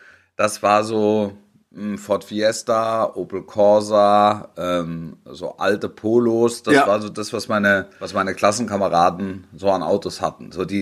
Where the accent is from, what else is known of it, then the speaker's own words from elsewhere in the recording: Baden-Württemberg, Germany; Also ich bin im Schwäbischen groß geworden, Großraum Stuttgart.